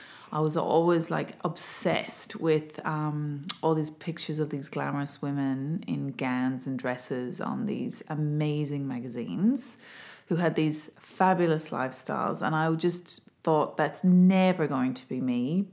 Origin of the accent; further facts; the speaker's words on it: Ireland; Because I'm originally from Ireland.